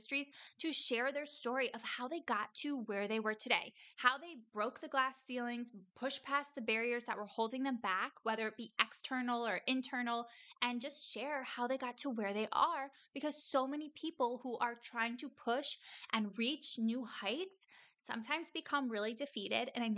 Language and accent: English; New York, United States; Like I am from New York.